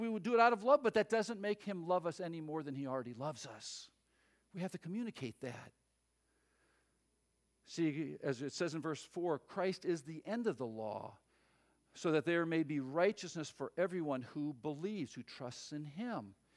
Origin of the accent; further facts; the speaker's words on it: Chicago, Illinois, United States; I said, well, not really, because I'm a pastor from Chicago, and I'm here just to help pastors in their understanding of Scripture.